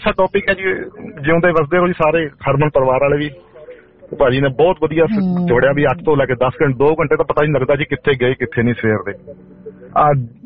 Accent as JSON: {"language": "Punjabi", "town": "Rajpura", "region": "Punjab", "country": "India", "moved": "yes", "lives_now": "Sydney, Australia", "said": "ਇਹ ਮੇਰਾ ਜ਼ਿਲ੍ਹਾ ਪਟਿਆਲਾ ਪੈਂਦਾ ਸੀ, ਮੈਂ ਰਾਜਪੁਰਾ ਤੋਂ।"}